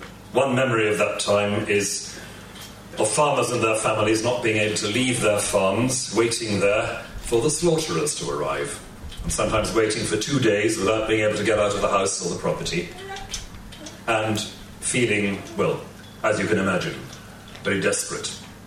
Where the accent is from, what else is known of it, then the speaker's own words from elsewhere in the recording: Wales, United Kingdom; one of the stories I grew up with in Wales